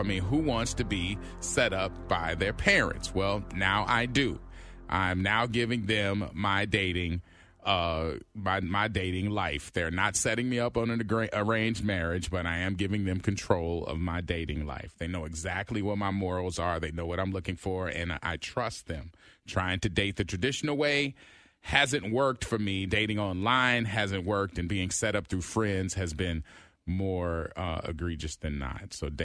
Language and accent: English; New York, United States; I'm from New York, son.